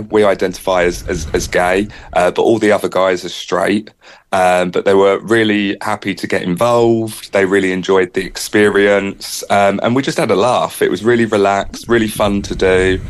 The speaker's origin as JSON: {"language": "English", "region": "South East England", "country": "United Kingdom", "said": "so I'm from Kent"}